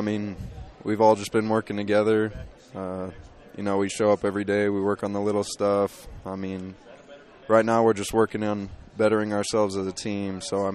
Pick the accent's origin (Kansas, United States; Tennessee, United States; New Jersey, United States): Kansas, United States; I actually haven't been to Allen Fieldhouse, even though I'm from Kansas, but I'm excited, definitely.